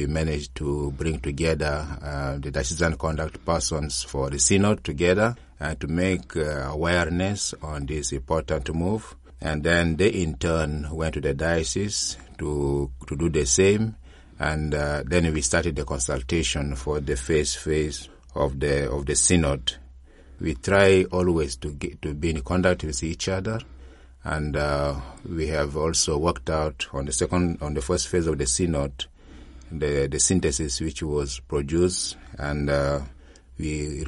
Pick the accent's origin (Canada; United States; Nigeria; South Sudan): South Sudan; I come from South Sudan.